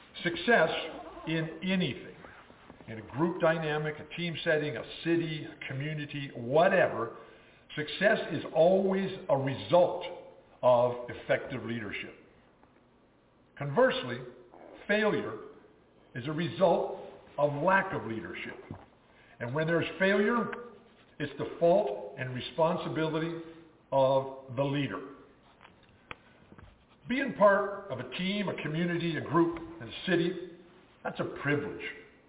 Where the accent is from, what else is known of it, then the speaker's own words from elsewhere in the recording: San Diego, California, United States; I was born in San Diego. I grew up in Balboa Park.